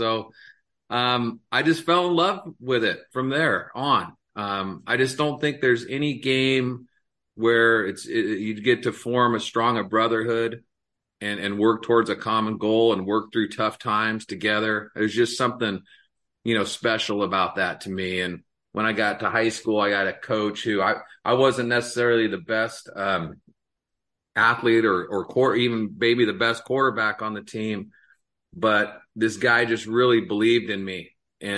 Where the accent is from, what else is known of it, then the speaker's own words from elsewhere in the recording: Portland, Oregon, United States; I grew up in North Portland, which was a pretty rough neighborhood as far as Portland goes